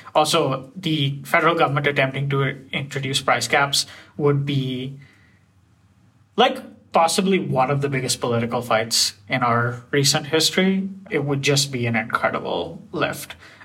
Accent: India; I grew up in India.

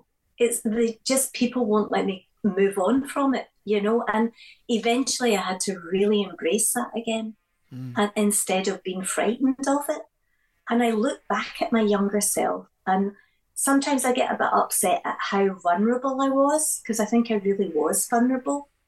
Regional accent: Glasgow, Scotland, United Kingdom; And it's just that thing also of growing up in Glasgow and seeing people that you really identify with on shows like Top of the Pops and Old Gravy Whistle Test

